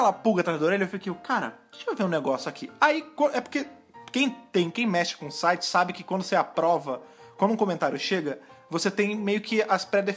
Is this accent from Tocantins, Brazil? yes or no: no; Rio de Janeiro, Brazil; E eu sou do Rio de Janeiro e eu conheço bem meu estado.